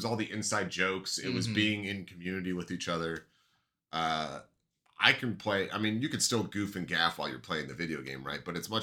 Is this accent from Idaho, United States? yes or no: yes; Idaho, United States; Yeah, when I was, because I grew up in North Idaho, right? And so there's always snow on the ground for my birthday.